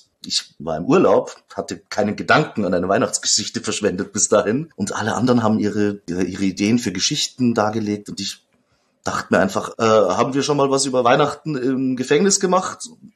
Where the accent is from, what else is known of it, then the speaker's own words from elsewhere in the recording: Upper Austria, Austria; Ich war nie heimisch in Waldkirchen. Ich komme zwar aus der Gegend, also auf der österreichischen Seite.